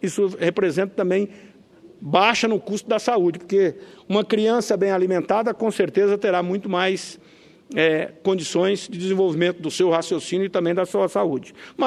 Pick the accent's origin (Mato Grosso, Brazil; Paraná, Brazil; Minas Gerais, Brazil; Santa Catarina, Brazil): Mato Grosso, Brazil; Rondonópolis; Eu sou natural da cidade de Rondonópolis